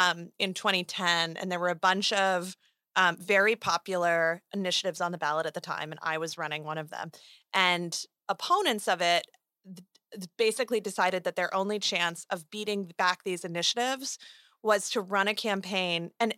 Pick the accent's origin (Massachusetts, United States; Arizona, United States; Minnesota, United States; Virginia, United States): Arizona, United States; In my home state of Arizona, in your home state of Nevada, over these reforms.